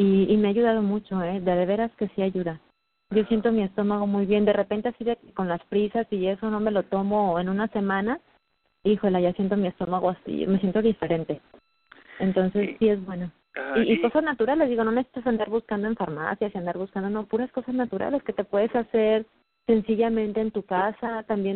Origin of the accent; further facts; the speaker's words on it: Mexico City, Mexico; now in Ciudad Victoria, Mexico; yo soy de la Ciudad de México, ahorita vivo en Tamaulipas, en Ciudad Victoria